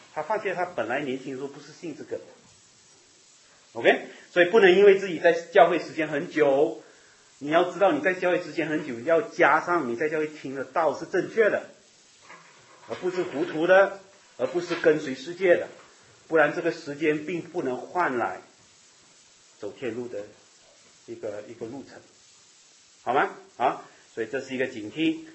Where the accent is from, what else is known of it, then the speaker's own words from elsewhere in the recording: Malaysia; 我刚才跟一个弟兄啊，也是马来西亚跟我同乡啊。我在那个教会长大，20年在那里长大